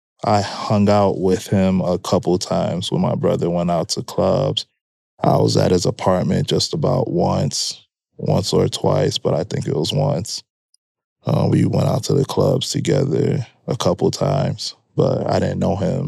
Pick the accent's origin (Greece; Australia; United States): United States; Chicago, Illinois; Raised right by Wrigleyville. In Wrigleyville.